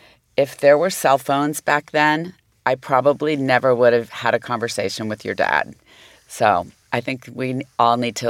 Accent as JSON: {"language": "English", "region": "California", "country": "United States", "tie": "born or raised there", "said": "So I grew up in California. I had sun damage. I was on the beach almost my entire life, or a tennis court"}